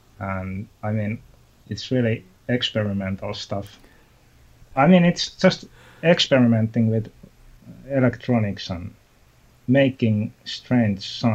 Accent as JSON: {"language": "English", "country": "Finland", "second_language": "English", "said": "So, I mean, Finland is very small country, and you must keep your own language."}